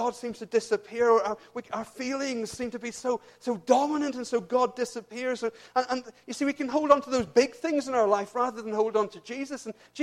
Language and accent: English; Leeds, Yorkshire and the Humber, United Kingdom; born there; I was born in Leeds, by the way, despite my accent.